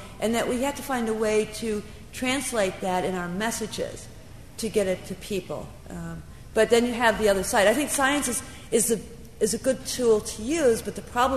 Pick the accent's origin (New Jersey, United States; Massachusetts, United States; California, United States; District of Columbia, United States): District of Columbia, United States; Washington; because I'm from Washington, where the anthrax things is a big deal.